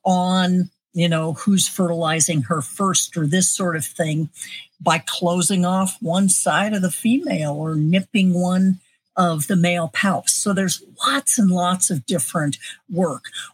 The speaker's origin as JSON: {"language": "English", "town": "Denver", "region": "Colorado", "country": "United States", "tie": "born or raised there", "said": "Basically, I grew up in Denver, Colorado."}